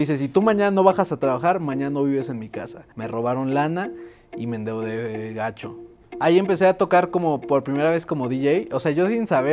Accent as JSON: {"language": "Spanish", "region": "Mexico City", "country": "Mexico", "also_born_or_lived": "Guadalajara", "said": "sí, soy de aquí de la Ciudad de México, me fui a vivir a Guadalajara, pero ya estamos de retache para acá."}